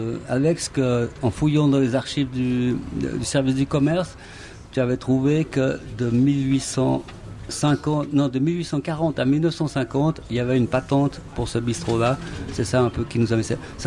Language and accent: French; Yverdon, Vaud, Switzerland; now in Geneva, Switzerland; je suis un immigré à Genève, hein, je suis un Vaudois qui a débarqué ici un beau jour